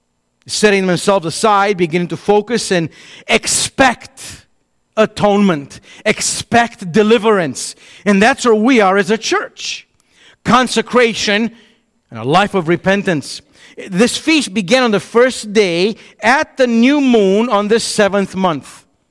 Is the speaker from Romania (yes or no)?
yes; Romania; I grew up back in Romania, and in our Baptist church